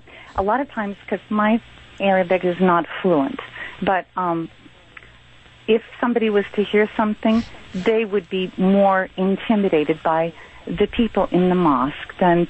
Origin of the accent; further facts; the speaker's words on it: United States; I'm an American woman, and I'm good with languages.